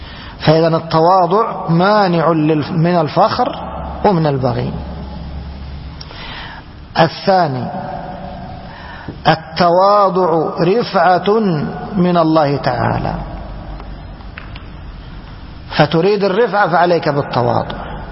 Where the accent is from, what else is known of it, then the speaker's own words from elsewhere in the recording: Egypt; ترمرم هذا لفظ معروف عندنا في بلادنا مصر